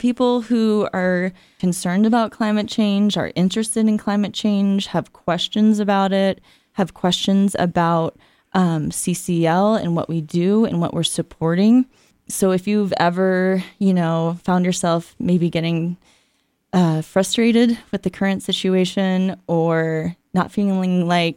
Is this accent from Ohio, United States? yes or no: no; California, United States; You know, my home state of California, I feel like if I was to start a chapter there, it might just be preaching to the choir.